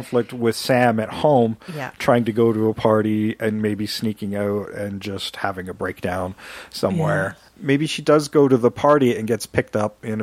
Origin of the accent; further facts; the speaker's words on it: Canada; Yeah, we're Canadian.